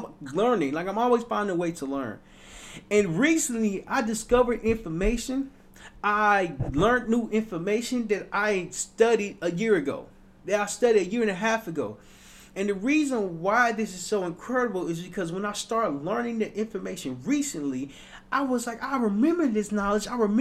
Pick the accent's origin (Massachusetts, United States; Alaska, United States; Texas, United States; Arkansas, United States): Arkansas, United States; Little Rock; When I was young, growing up in Little Rock, Arkansas